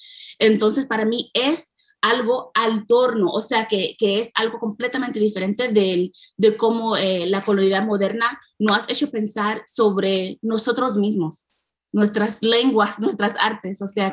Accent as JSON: {"language": "Spanish", "country": "Puerto Rico", "said": "O sea, aquí mismo en el Caribe, donde están hablando, de donde soy yo, Puerto Rico, es el momento, el sitio de nacimiento del mundo colonial."}